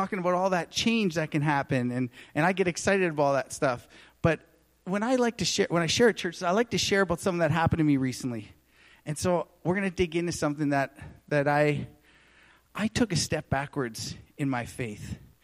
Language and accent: English; Edmonton, Alberta, Canada; Tanis and I are conservative. We grew up in Edmonton.